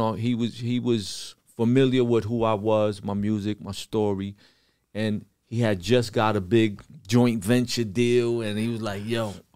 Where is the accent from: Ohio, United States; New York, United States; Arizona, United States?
New York, United States; Brooklyn; also born or lived in Far Rockaway, Queens / Miami, Florida; Well, I grew up in Brownsville, Brooklyn.